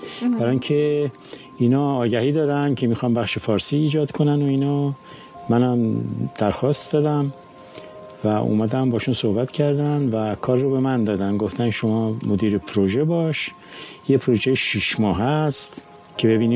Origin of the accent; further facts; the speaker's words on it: Tabriz, East Azerbaijan, Iran; moved away as an adult; من 20 ساله بودم، از تبریز هم اومدم، شروع کردیم به تحصیل تو دانشگاه